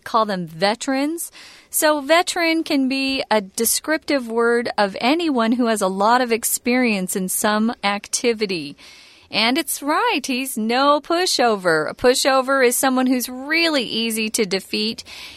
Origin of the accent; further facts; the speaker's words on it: Arizona, United States; In fact, he's from my home state, Arizona.